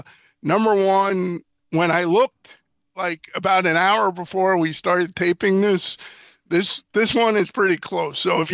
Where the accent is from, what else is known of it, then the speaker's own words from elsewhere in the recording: New York, United States; That having been said, I'm a New Yorker, and I feel amiss if I didn't do what I'm about